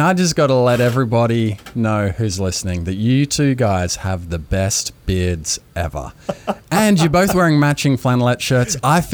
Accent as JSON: {"language": "English", "country": "Australia", "tie": "born or raised there", "moved": "yes", "lives_now": "Nashville, United States", "said": "Yeah, so I grew up in Australia, and my whole life, all I'd wanted to do was music"}